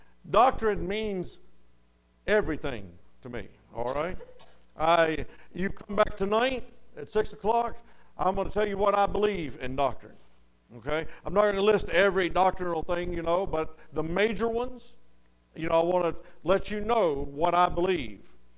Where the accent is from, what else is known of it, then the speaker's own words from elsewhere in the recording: Pensacola, Florida, United States; And we're from Pensacola, Florida. We come out of Seminole Baptist Church in Seminole, Alabama, right across the line there of Florida and Alabama.